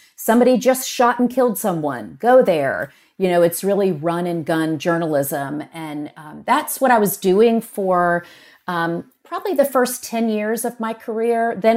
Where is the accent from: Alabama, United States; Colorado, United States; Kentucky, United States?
Alabama, United States; Birmingham; So that was the last stop, and Birmingham happens to be my hometown.